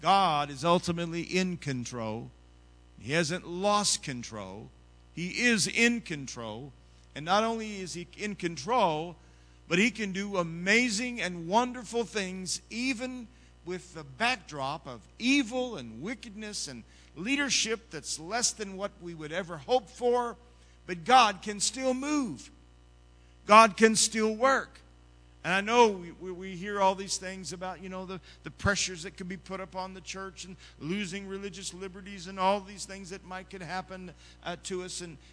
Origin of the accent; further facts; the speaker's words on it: London, Kentucky, United States; also born or lived in Tulsa, Oklahoma; I'd just say, "I'm from Tulsa," so they would know where I was from. I wasn't ashamed of my smaller hometown. I'm not ashamed to be from London, Kentucky.